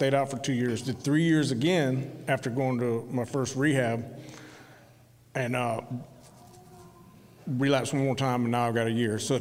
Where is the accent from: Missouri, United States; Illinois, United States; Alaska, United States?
Missouri, United States; St. Louis; So I moved to South Carolina. I'm originally from St. Louis. I moved to South Carolina in 2013.